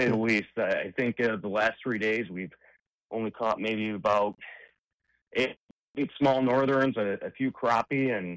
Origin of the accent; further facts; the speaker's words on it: Marinette, Wisconsin, United States; Got the chance to spend a few days up in my hometown in Marinette, Wisconsin, at my parents' house.